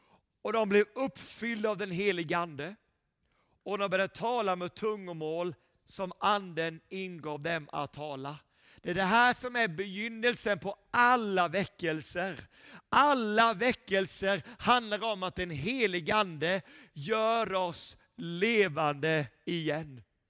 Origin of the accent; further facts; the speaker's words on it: Småland, Sweden; Och nu är det 21 år senare och jag står här som en smålänning